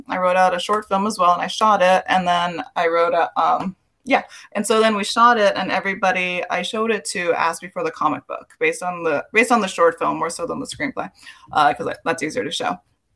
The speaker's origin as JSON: {"language": "English", "town": "East Los Angeles", "region": "California", "country": "United States", "tie": "born or raised there", "said": "I am from East LA. I'm born and raised here, third generation."}